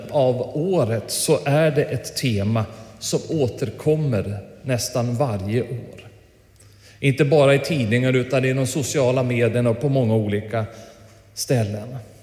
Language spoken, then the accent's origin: Swedish; Härnösand, Västernorrland County, Sweden; jag är uppvuxen i Härnösand och jag gillar vinter